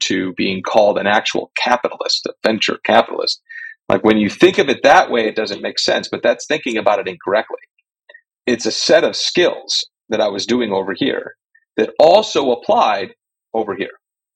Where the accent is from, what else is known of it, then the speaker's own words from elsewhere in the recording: Chicago, Illinois, United States; I'm a 90s kid. I grew up in Chicago, right?